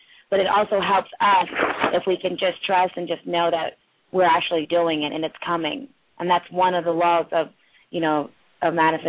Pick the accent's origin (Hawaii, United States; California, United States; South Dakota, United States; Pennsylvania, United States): Pennsylvania, United States; Lansdale; I'm from Lansdale.